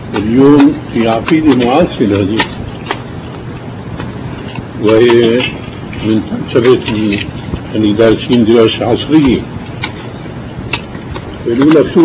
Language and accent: Arabic; Levant, Syria; نعم مثلا عندنا بالشام كان في خرافة أنه القمر حينما يخسف